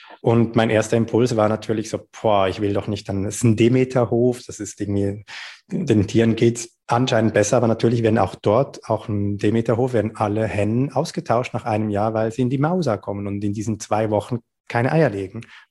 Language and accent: German; Switzerland; Das ist eine halbe Stunde von Zürich entfernt, also meine Heimatstadt. Da ist meine Schwester, meine Eltern, ganz viele Freunde von mir.